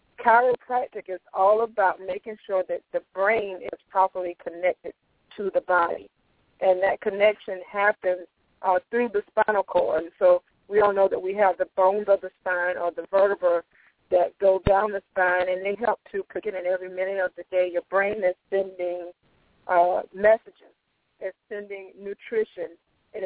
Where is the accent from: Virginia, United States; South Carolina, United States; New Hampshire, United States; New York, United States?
South Carolina, United States; Denmark; I grew up in South Carolina, a small town called Denmark, where I was born and raised.